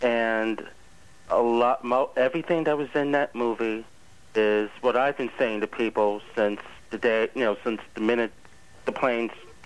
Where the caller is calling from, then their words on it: Queens, New York, United States; Queens, Jamaica.